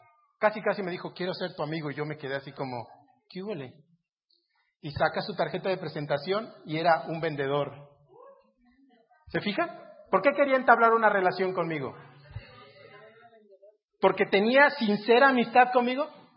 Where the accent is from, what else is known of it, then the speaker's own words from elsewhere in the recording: Mexico; ¿Y tú de dónde eres? Yo, pues, soy mexicano.